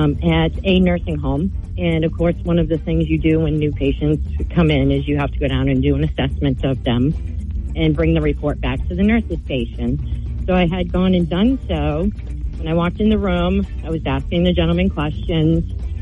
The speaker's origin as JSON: {"language": "English", "town": "Penacook", "region": "New Hampshire", "country": "United States", "said": "I'm from Penacook, New Hampshire."}